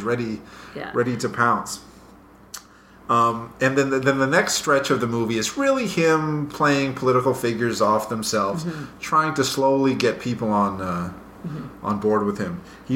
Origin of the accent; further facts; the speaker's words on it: United States; I'm American, but I'll speak like this affected kind